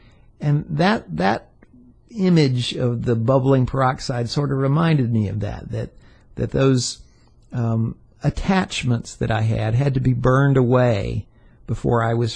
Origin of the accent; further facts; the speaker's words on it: Atlanta, Georgia, United States; I grew up in Atlanta, and I had somewhere in the back of my mind thought, oh, I'm eventually going to get one of those big old houses in the Druid Hills area